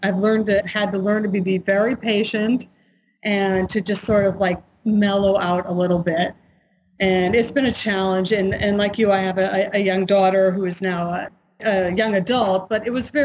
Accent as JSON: {"language": "English", "region": "Connecticut", "country": "United States", "also_born_or_lived": "Spain", "moved": "as an adult", "said": "Yes, I am originally from New England, from Connecticut."}